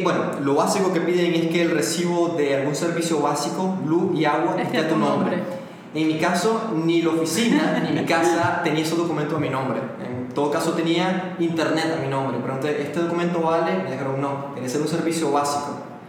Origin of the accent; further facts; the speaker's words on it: Carazo, Nicaragua; Yo soy de Carazo, sin embargo saqué la empresa en Managua, porque aquí quedaba la oficina